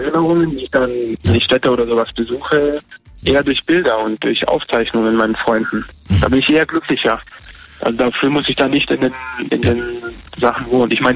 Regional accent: Baden-Württemberg, Germany; ich fühle mich einfach auch wohl in der Region, wo ich aufgewachsen bin. Wie gesagt, ich bin halt auch ein Schwabe, ne? Ich bin da aufgewachsen.

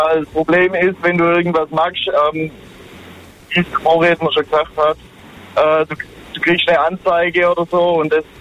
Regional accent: Dalsheim, Rhineland-Palatinate, Germany; Ich komme ja aus Dalsheim. Bei uns gibt's auch so, ja, schon ein Volksfest

